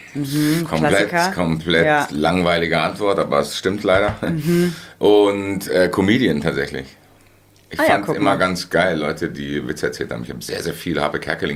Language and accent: German; Hesse, Germany; Ich bin im Nordend tatsächlich aufgewachsen.